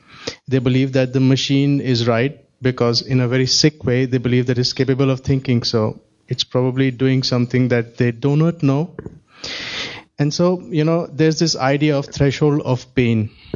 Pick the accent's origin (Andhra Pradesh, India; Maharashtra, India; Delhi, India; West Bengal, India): Delhi, India; English is a second language; I was born and brought up in Delhi. And Delhi is a very huge city, but it's very, very badly managed.